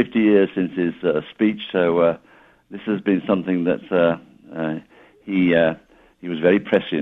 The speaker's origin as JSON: {"language": "English", "town": "Wolverhampton", "region": "West Midlands", "country": "United Kingdom", "tie": "born there", "said": "I was born in Wolverhampton"}